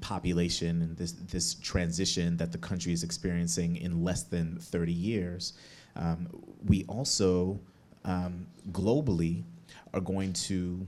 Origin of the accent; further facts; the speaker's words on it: New York, United States; now in Oakland, United States; Because I'm from New York, but I grow my family in Oakland.